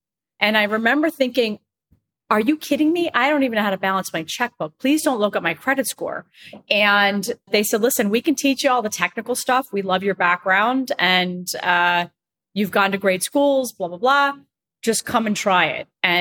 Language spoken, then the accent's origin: English; New Jersey, United States; I grew up in New Jersey. My dad was an FBI agent. My mom's a teacher and I have a brother on each side.